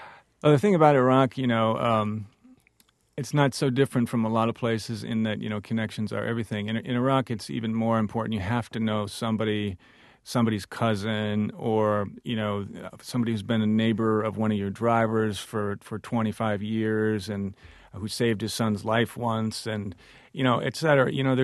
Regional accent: United States; they have every motivation to dislike me as an American

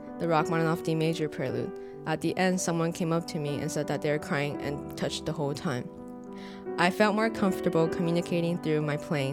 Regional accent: Fremont, California, United States; I'm from Fremont, California, just south of San Francisco. I'm 15, and I'm a pianist.

